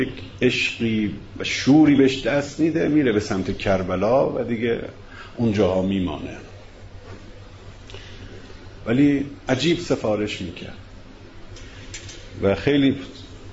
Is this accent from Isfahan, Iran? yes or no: yes; Isfahan, Iran; پرسید که اهل کجایی؟ گفتم که اصفهان.